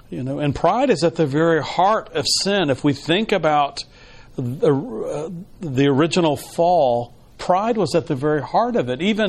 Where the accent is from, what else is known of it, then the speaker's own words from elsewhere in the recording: Texas, United States; I know growing up in Texas, certainly, you know, everything was big and everything